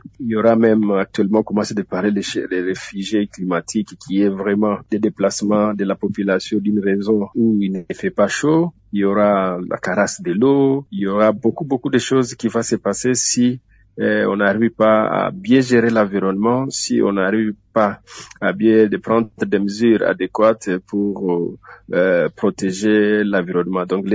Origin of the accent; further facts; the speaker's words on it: DR Congo; nous sommes chez nous en République démocratique du Congo.